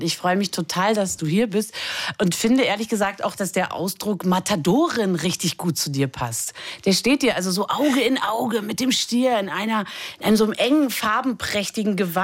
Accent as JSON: {"language": "German", "region": "Berlin", "country": "Germany", "said": "Ich bin ja auch Berlinerin und habe es immer sehr stark gefühlt."}